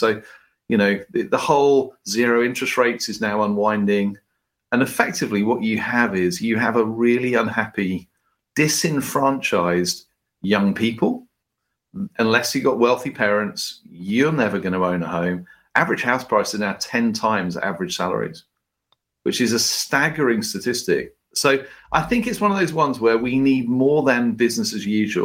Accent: United States; moved away as an adult; now in United Kingdom; I'm an American in exile in Britain with a British passport.

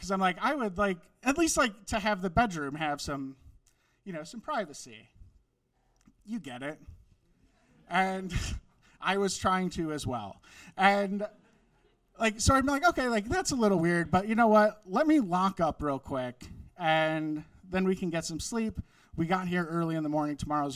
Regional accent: Wisconsin, United States; Like, I grew up in Wisconsin, the land of serial killers.

